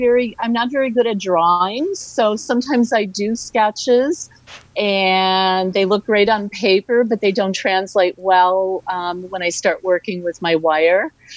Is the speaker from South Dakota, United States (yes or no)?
no; Chicago, Illinois, United States; I honestly think that growing up in Chicago and seeing all the Chicago School of Architecture